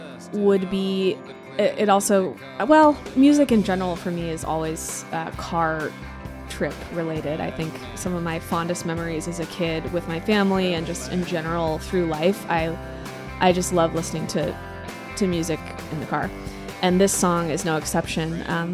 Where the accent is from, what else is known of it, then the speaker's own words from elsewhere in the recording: Texas, United States; And obviously growing up in Texas, Central Texas, he was very much on my radar from an early age